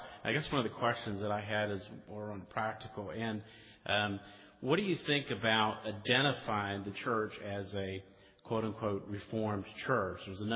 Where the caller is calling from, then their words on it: Chattanooga, Tennessee, United States; from Chattanooga.